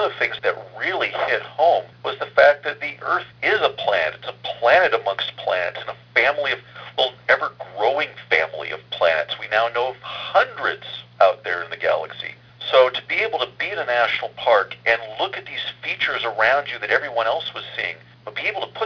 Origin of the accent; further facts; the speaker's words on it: Oregon, United States; also born or lived in Alaska; Well, I grew up in Oregon and Alaska as a child, so I saw Mount St. Helens erupt.